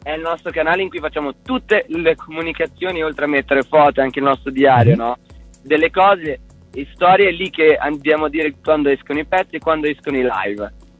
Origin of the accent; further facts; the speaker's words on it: San Giovanni in Persiceto, Emilia-Romagna, Italy; San Giovanni, che è la mia città natale, anche quella di Belinelli